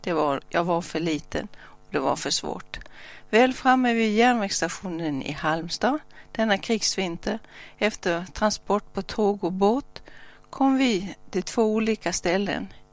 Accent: Tampere, Pirkanmaa, Finland; born there; för jag är född i Finland en annan dag jul på Tammerfors BB.

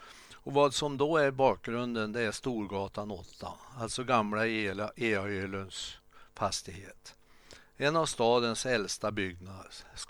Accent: Örnsköldsvik, Västernorrland County, Sweden; När det gäller min hemstad, Örnsköldsvik, så måste jag faktiskt få gnälla lite grann. Eftersom jag bor mitt i stan, nära torget

